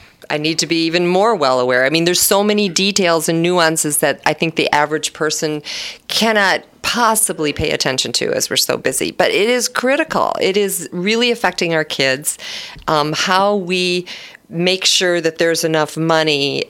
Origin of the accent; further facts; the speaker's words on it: Michigan, United States; moved away as an adult; now in La Crosse, United States; I grew up in Michigan. Big water girl, and about 30 years ago, just under 30 years ago, I moved to the La Crosse area